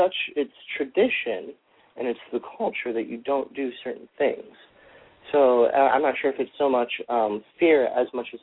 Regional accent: United States; as part of me being an American, as part of me being, you know, from the U.S.

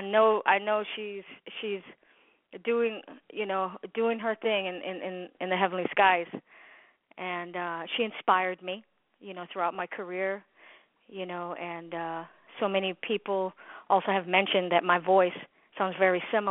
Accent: Honolulu, Hawaii, United States; born there; Okay, so I was born in Honolulu, Hawaii, came from a musical family.

